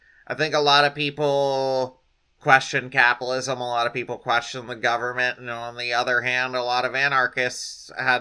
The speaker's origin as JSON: {"language": "English", "region": "Louisiana", "country": "United States", "tie": "born or raised there", "said": "I mean, growing up in Louisiana, I always thought it rather backwards in a lot of ways"}